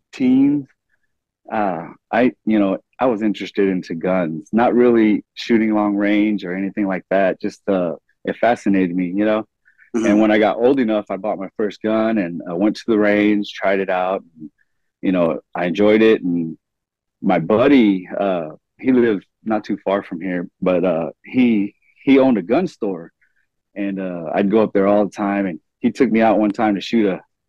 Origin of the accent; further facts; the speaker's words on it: Fort Worth, Texas, United States; I'm from Fort Worth, Texas.